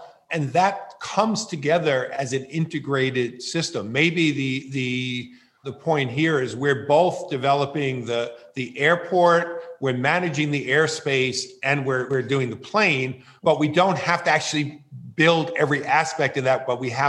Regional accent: New York, United States; Look, I'm a kid from New York.

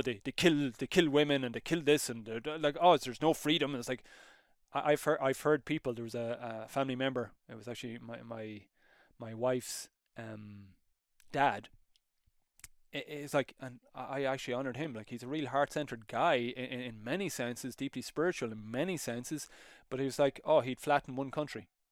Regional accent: Ireland; I come from Ireland, so we're not exactly this big military powerhouse.

